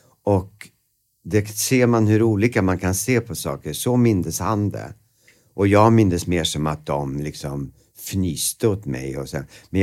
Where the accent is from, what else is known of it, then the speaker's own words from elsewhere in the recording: Eskilstuna, Södermanland, Sweden; Alltså, det hade jag kunnat ha på mig hemma i Eskilstuna